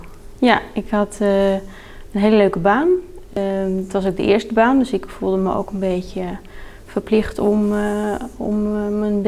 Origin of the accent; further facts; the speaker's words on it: Texel, North Holland, Netherlands; now in Soest, Netherlands; Ik kom oorspronkelijk van Texel.